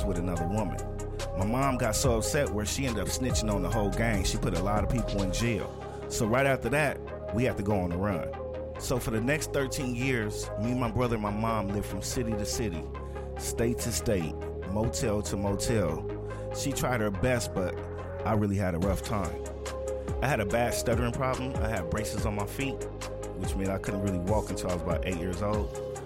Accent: Los Angeles, California, United States; I'm from the Crenshaw District of Los Angeles, California.

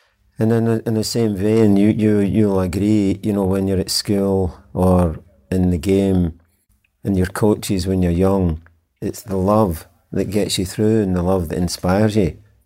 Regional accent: Glasgow, Scotland, United Kingdom; I'm from Glasgow.

